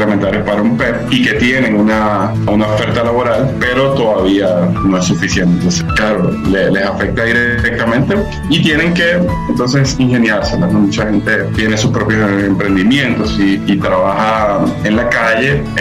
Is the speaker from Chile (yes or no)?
no; Venezuela; moved away; Yo también soy venezolano y soy migrante.